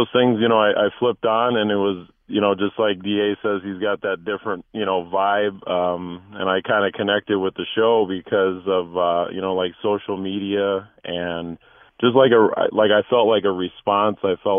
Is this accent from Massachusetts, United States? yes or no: no; Minnesota, United States; also born or lived in California; now in Tucson, United States; Okay, so I'm originally from Minnesota, kind of a transplant to California, and then we moved to Tucson in 99. So I've been over here quite a while